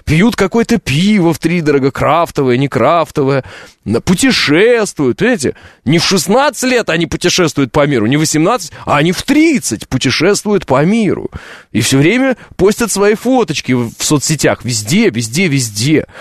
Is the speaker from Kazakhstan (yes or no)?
yes; Oral, West Kazakhstan Region, Kazakhstan; born there; Я родился в Уральске.